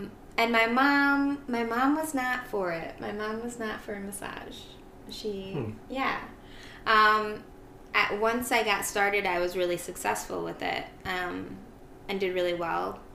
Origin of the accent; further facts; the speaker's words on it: Sturgis, United States; I am from Sturgis.